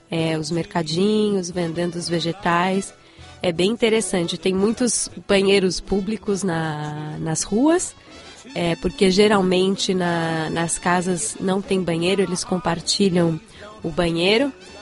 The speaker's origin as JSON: {"language": "Portuguese", "country": "Brazil", "lives_now": "Beijing, China", "said": "sou brasileira, moro aqui em Beijing, próximo de Gulou."}